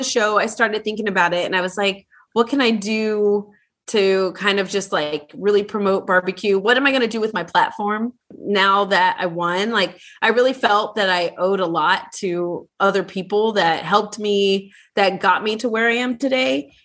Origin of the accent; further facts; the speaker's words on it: Ohio, United States; I'm from Ohio, we're huggers.